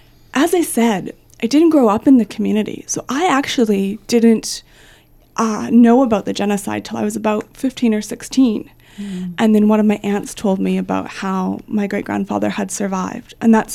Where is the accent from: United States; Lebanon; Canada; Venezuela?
Canada; now in Australia; I grew up in Canada. I moved to Australia 8 years ago with my husband. He's also Canadian. And I'm now an Australian citizen.